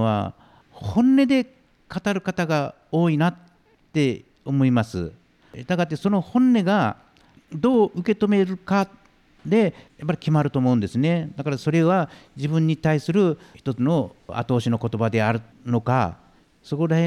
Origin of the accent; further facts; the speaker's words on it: Kumamoto, Japan; 私は最初にねの話にありましたように熊本の出身なんで、熊本っていうのは麦味噌なんですね